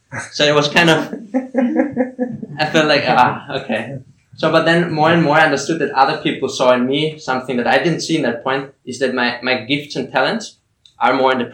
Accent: Austria; So I'm from Austria.

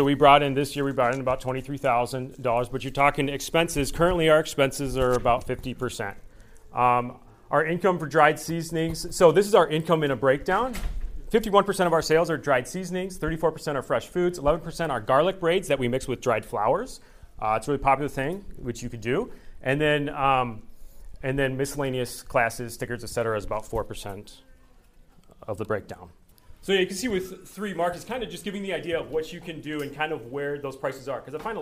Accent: Michigan, United States; this is Melissa, my wife Melissa, and we're from Northern Michigan is where our farm is.

